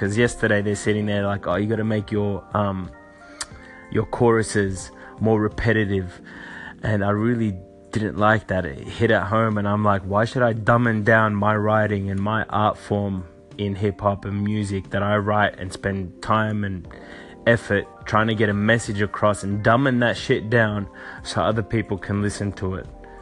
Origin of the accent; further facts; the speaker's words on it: Melbourne, Victoria, Australia; I'm from Melbourne, Australia, as you can tell from the accent.